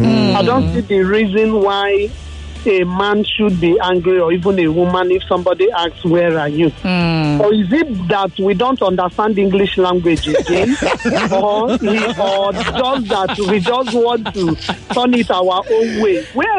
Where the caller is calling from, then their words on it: Isolo, Lagos, Nigeria; I'm calling from Isola.